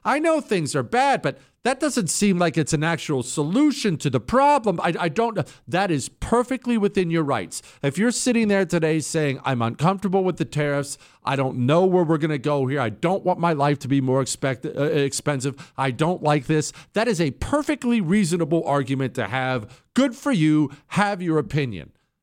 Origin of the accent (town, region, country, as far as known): Rust Belt, United States; born or raised there